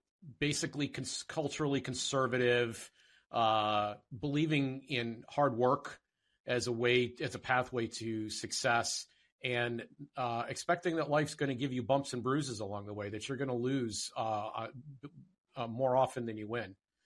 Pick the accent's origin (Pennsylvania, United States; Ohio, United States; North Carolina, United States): Ohio, United States; I'm from Northeast Ohio. I was born and raised, born in Cleveland and raised in Northeast Ohio.